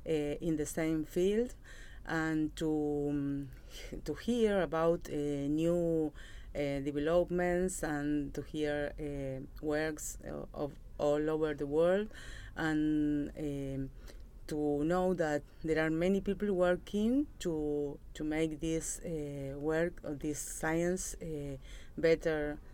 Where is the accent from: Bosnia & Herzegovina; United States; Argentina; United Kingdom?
Argentina; I am from Argentina.